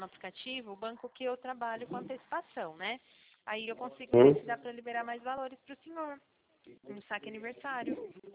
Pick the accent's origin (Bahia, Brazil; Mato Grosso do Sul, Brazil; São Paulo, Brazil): São Paulo, Brazil; Eu sou do interior de São Paulo